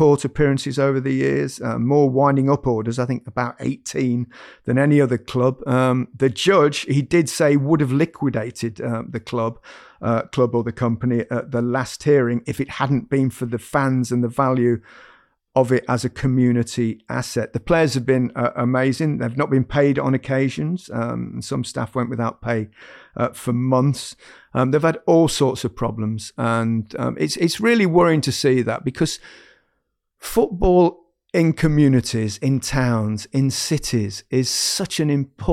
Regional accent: Leicester, East Midlands, United Kingdom; I mean, I grew up in Leicester.

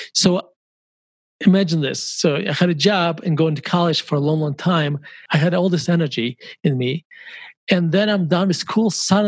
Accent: Russia; moved away; when I was growing up in Russia, if you told me what investing is

